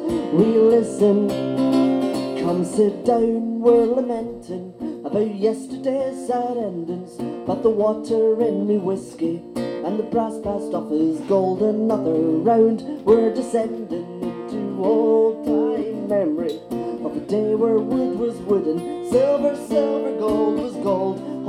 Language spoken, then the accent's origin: English; Glasgow, Scotland, United Kingdom; I'm from Glasgow in Scotland.